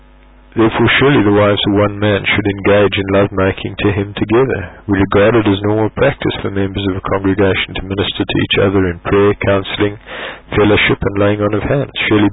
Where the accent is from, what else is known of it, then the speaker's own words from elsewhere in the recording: South Africa; As a South African, I have to ask those who are espousing this doctrine